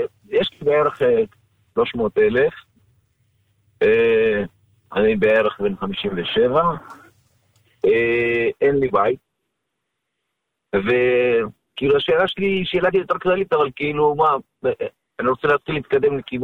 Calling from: Bnei Brak, Tel Aviv District, Israel

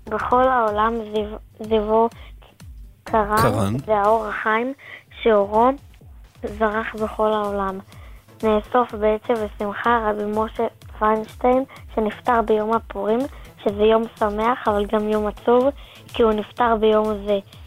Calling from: Jerusalem, Jerusalem District, Israel

